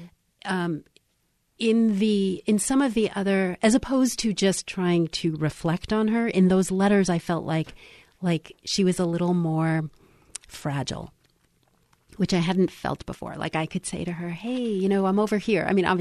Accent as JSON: {"language": "English", "region": "New York", "country": "United States", "said": "And I'm a New Yorker, and so I don't believe easily"}